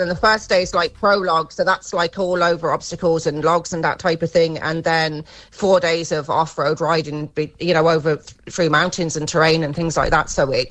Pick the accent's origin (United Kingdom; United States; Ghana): United Kingdom; East Midlands; Originally from Leicestershire.